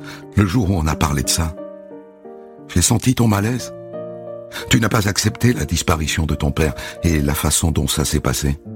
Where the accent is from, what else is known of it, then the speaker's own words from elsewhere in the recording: Montreuil-sur-Mer, Hauts-de-France, France; je suis une adulte. J'ai grandi à Montreuil-sur-Mer, une citadine.